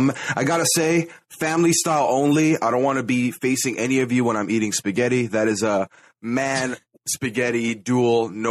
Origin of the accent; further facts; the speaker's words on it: Dubai, United Arab Emirates; moved away as an adult; I was born and raised in Dubai. I didn't move here until I was 19.